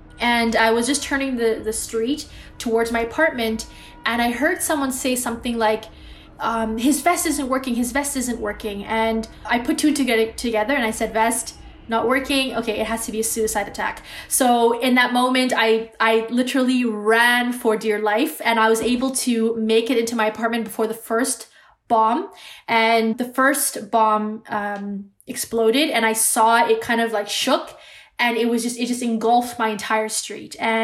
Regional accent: British Columbia, Canada; It was a very small town, predominantly white.

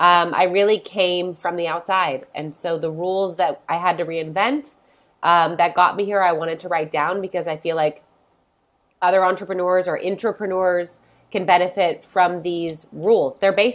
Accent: San Diego, California, United States; I grew up in San Diego.

